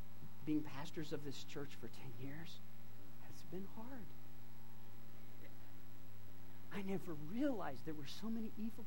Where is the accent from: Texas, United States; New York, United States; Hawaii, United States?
Texas, United States; Clear Lake; Well, he didn't know I was from the Clear Lake area.